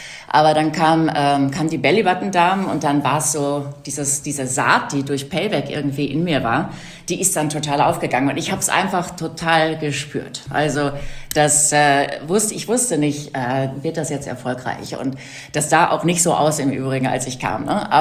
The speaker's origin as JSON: {"language": "German", "region": "North Rhine-Westphalia", "country": "Germany", "tie": "born or raised there", "said": "Ich bin ja in Westfalen aufgewachsen"}